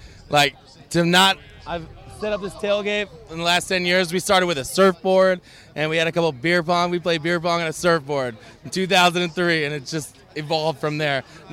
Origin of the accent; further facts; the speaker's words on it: San Diego, California, United States; also born or lived in overseas; I'm from San Diego, but my parents were in the military, so I grew up overseas and shit.